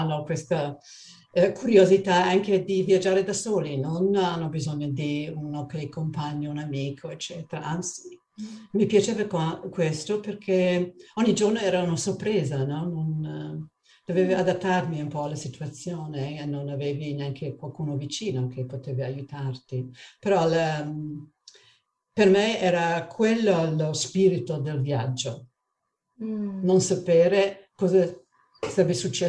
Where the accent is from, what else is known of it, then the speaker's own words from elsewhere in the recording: Australia; Italian is a second language; now in Europe; io sono cresciuta in un paesino piccolissimo nel bush, come si dice in inglese, e così ho sviluppato un rapporto molto intimo con la flora e fauna, e che in Australia